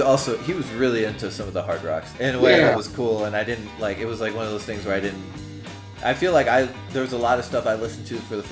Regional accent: Peru; I think part of it is just growing up in Peru, like, just the loud-ass rock and roll, it didn't really do much there.

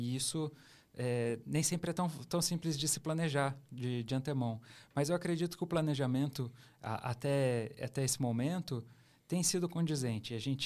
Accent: São Paulo, Brazil; Eu vim do interior de São Paulo, vim para São Paulo trabalhar na IBM

